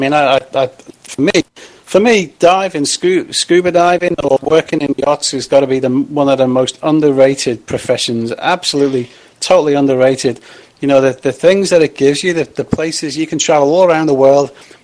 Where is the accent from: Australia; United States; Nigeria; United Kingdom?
United Kingdom; England; moved away; I mean, I'm English, so, you know, I spent years in England freezing cold, you know.